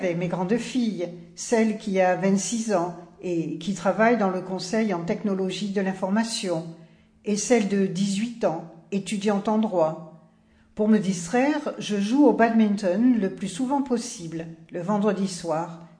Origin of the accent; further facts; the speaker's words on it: Périgueux, Nouvelle-Aquitaine, France; born there; Je suis née à Périgueux, mais j'ai rejoint Bordeaux pour y poursuivre des études en psychologie du travail.